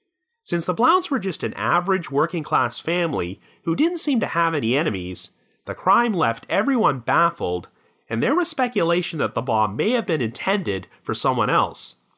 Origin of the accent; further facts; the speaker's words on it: Canada; here in my home country of Canada.